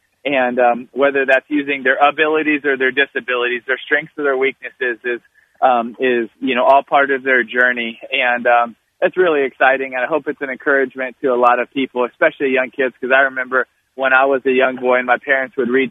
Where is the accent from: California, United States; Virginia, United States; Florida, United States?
Florida, United States; Jacksonville; I love my hometown of Jacksonville